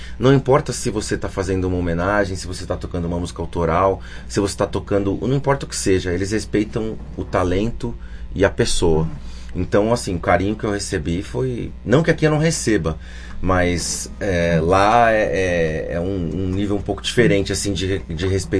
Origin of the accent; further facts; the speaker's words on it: Brazil; eu sou do Brasil, adoro